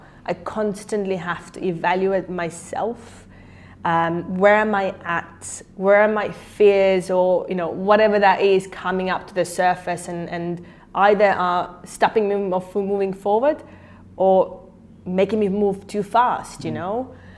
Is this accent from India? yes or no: no; Estonia; English is a second language; moved away as an adult; also born or lived in United States / United Kingdom; now in Singapore; I'm from Estonia and it was quite a small country and I was like, I need to see the world. So I moved away from there 15 years ago. I went to the US, I went to UK, and then I came to Singapore